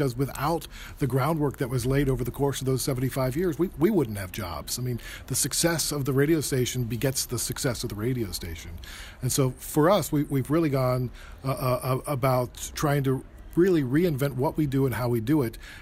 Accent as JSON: {"language": "English", "country": "United States", "lives_now": "Canada", "said": "I'm from the States, but I live in Canada."}